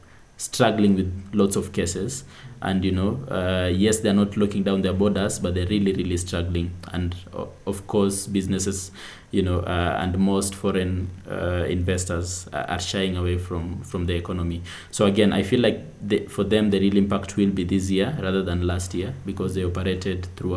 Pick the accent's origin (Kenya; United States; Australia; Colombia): Kenya; But anyway, I'm optimistic still as a Kenyan